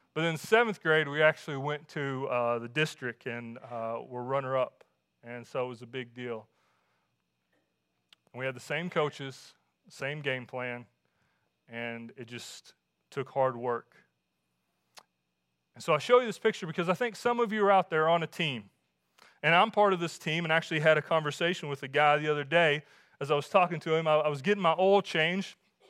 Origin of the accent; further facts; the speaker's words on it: Kentucky, United States; I remember the day we were playing Estill County and growing up in Powell County.